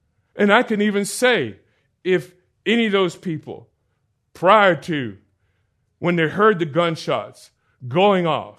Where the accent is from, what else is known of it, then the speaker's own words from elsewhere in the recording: Orlando, Florida, United States; I grew up in Orlando.